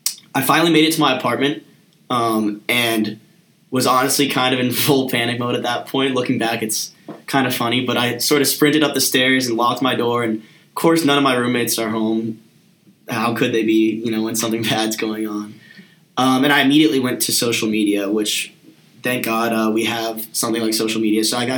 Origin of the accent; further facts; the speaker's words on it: New York, United States; Growing up near New York, the subways in New York are terrible